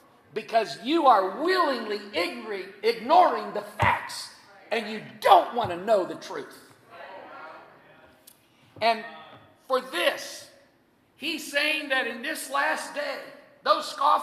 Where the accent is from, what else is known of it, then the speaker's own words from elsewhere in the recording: Nebraska, United States; where I was born and raised in Nebraska, we have a word for that.